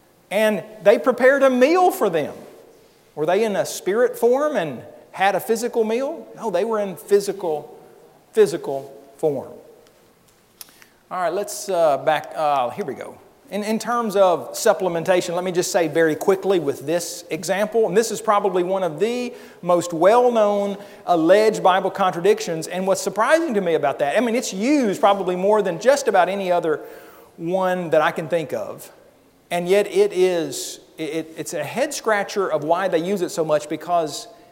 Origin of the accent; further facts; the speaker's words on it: Oklahoma, United States; That's where I grew up out in Oklahoma.